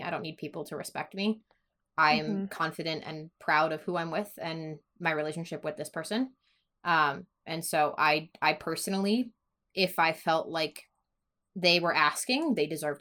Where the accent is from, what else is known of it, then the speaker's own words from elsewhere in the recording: Louisiana, United States; born there; I mean, like I'm adopted. I was born in Louisiana. And I have family that live there